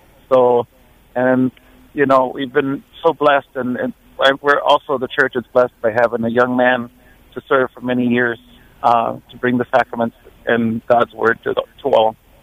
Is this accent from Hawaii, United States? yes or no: yes; Honolulu, Hawaii, United States; now in Hales Corners, United States; I'm from the Diocese of Honolulu, studying in Sacred Heart Seminary and School of Theology in Hales Corners, Wisconsin. I'm freezing